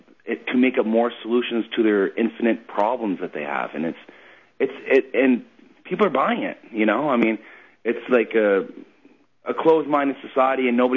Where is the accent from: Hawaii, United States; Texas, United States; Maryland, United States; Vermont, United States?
Vermont, United States; Montpelier; I am from the Montpelier area, like right by the state capitol.